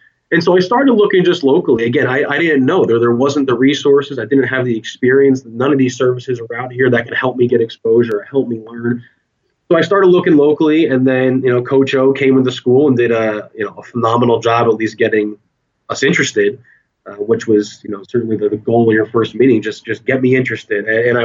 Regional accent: New Jersey, United States; I'm from the Shore area, New Jersey.

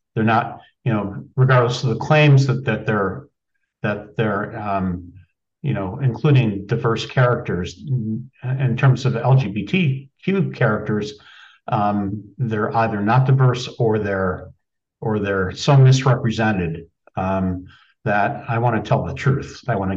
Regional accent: Buffalo, New York, United States; And, I grew up in Buffalo.

